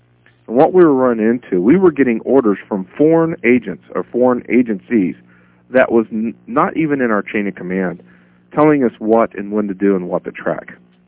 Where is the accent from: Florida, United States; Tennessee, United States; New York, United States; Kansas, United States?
Kansas, United States; Now, I grew up in Kansas, and I was a normal guy, and I hated history.